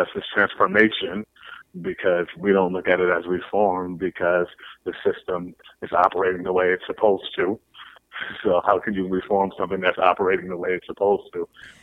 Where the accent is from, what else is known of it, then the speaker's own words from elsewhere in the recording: Hudson, New York, United States; So I'm just happy for the opportunity to be on the air, repping my hometown of Hudson, New York.